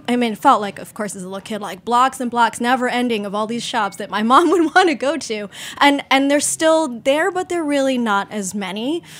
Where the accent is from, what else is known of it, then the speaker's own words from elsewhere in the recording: Baltimore, Maryland, United States; When I was growing up in Baltimore, there is a decent sized Chinese community in DC, but there definitely wasn't the same kind of concentration of food there. So my family would drive from Baltimore up to New York every few weeks.